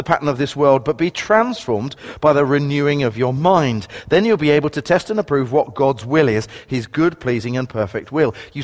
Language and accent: English; Romford, London, United Kingdom; there were riots in my hometown of Romford.